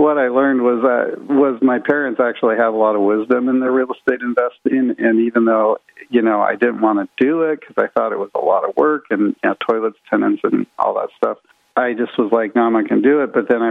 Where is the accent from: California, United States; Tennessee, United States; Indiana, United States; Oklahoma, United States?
California, United States; Los Altos; I grew up in California in Los Altos, Mountain View, kind of Silicon Valley